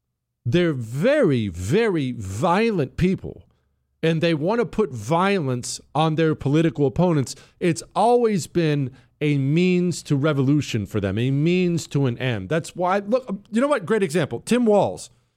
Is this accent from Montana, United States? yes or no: yes; Montana, United States; You know, where I grew up in Montana, there are shooters like you can't possibly imagine.